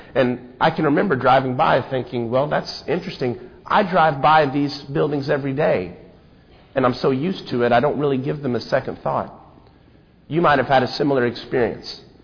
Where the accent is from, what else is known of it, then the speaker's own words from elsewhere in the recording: Memphis, Tennessee, United States; I grew up in the Memphis area for most of my growing up years